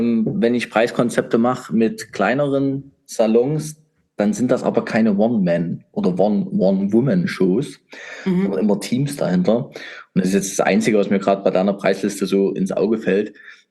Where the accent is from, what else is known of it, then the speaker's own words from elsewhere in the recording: Leipzig, Saxony, Germany; Leipzig, in meine Heimat.